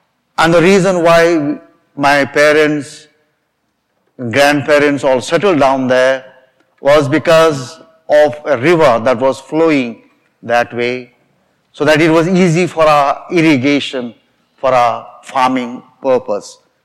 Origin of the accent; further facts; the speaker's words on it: South India, India; You know, I was born in India, down south of India.